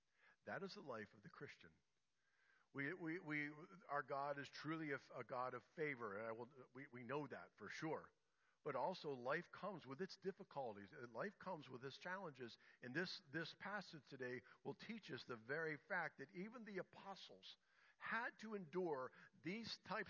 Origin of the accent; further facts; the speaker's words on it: United States; I'm thankful that I'm an American. I'm even more thankful that I'm a Christian, and my Christian heritage